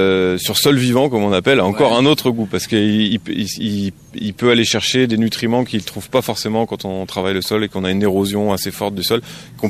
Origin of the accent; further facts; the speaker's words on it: Auvergne-Rhône-Alpes, France; Non, je suis pas d'ici vraiment. Je suis de Rhône-Alpes, on va dire. Voilà, j'ai navigué pas mal en Rhône-Alpes.